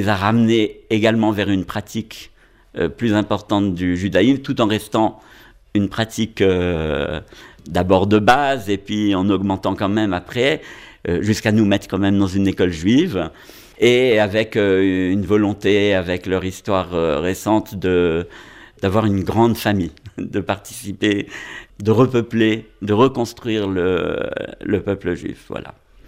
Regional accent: France; also born or lived in Switzerland; j'ai grandi en France, je suis reconnaissant vis-à-vis de la France des années que j'ai pu y passer

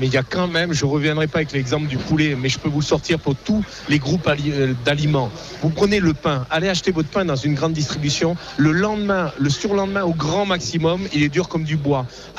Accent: Vaud, Switzerland; Alors moi, je viens du canton de Vaud

